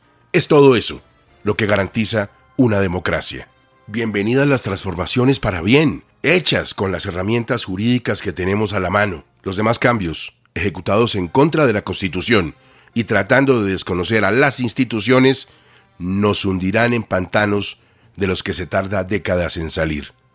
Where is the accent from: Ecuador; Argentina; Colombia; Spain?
Colombia; nos tiene que tocar a todos, como colombianos, como demócratas